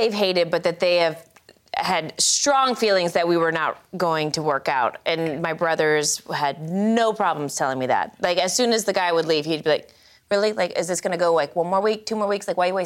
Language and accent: English; Missouri, United States; I grew up in Missouri and my dad is born and raised in Missouri.